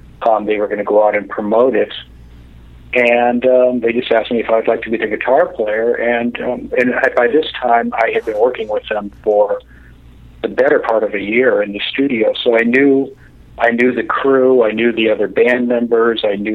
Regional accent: San Diego, California, United States; Well, I grew up in San Diego and was in bands.

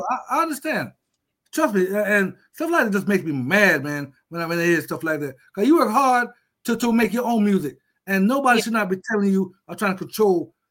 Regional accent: Jamaica; born there; because I was born in Jamaica.

